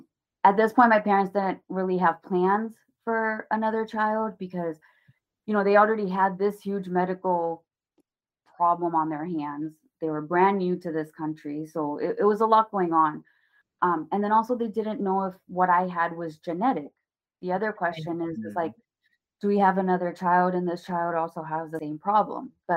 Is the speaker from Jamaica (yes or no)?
no; India; you know, I'm Indian, so Ayurvedic medication is a huge thing.